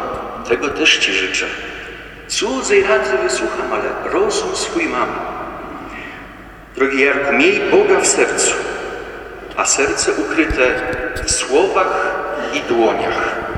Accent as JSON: {"language": "Polish", "town": "Byczyna", "region": "Opole Voivodeship", "country": "Poland", "said": "ja jestem z Byczyny, ksiądz Henryk też z Byczyny"}